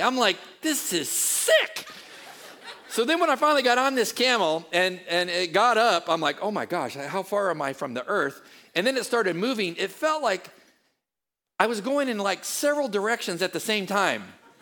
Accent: San Diego, California, United States; I'm from San Diego. So am I. I'm from San Diego.

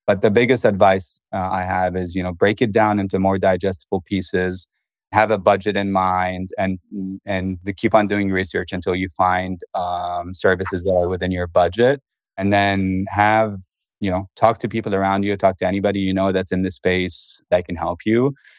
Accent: Lebanon; now in United States; I'm originally from Lebanon

